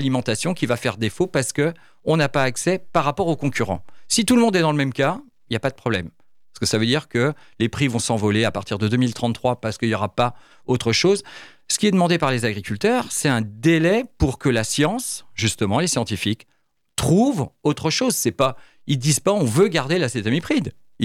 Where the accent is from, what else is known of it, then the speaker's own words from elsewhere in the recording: France; on importe chez nous en France des produits traités